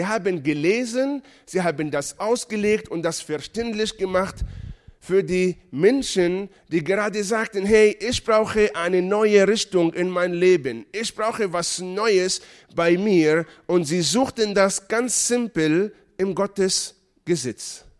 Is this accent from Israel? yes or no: yes; Israel; Halleluja, ich komme aus Israel.